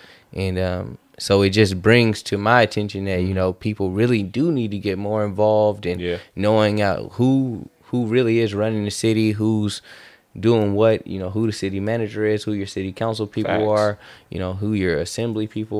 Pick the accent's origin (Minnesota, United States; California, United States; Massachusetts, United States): California, United States; being a Bay Area resident, you know, my whole life.